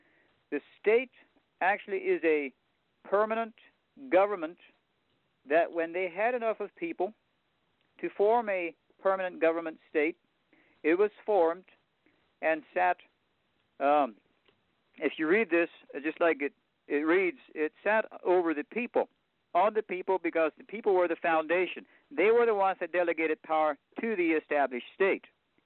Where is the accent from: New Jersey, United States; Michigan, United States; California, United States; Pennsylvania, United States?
Pennsylvania, United States; Just like where I grew up in Pennsylvania, you know, our church, we also operated the body of church within districts.